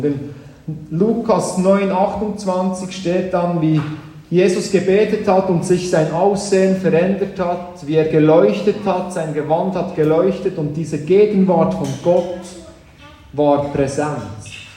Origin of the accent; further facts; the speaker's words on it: Trimstein, Bern, Switzerland; der zieht da bei Trimstein durch, das ist bei meinem Elternhaus, wo ich aufgewachsen bin.